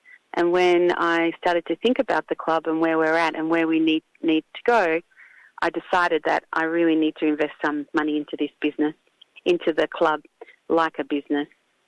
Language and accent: English; Sydney, New South Wales, Australia; I'm from Sydney, Australia